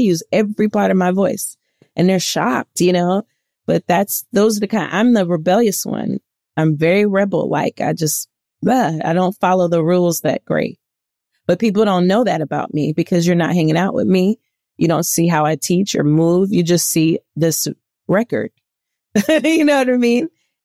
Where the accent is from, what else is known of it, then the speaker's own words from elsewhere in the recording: New Orleans, Louisiana, United States; You know, I'm from New Orleans. We classy.